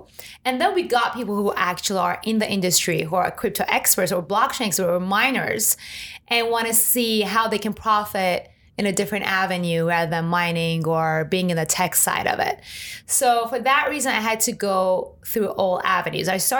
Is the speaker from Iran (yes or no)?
yes; Iran; moved away as an adult; I was born and raised in Iran. I was there until 18. And to be honest, I actually liked living there. And this might sound strange because I'm not even Muslim. I was a minority there, religious minority.